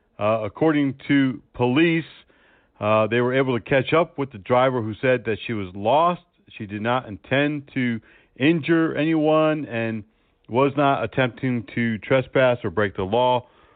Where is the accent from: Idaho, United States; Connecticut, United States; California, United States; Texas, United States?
Connecticut, United States; Meriden; In Meriden, Connecticut, my home state